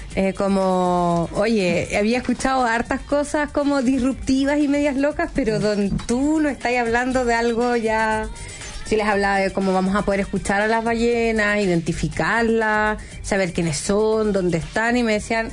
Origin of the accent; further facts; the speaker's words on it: Valdivia, Los Ríos, Chile; Yo crecí en Valdivia, en el sur, donde tenemos mucha naturaleza, así que siempre estaba como ahí yendo a la playa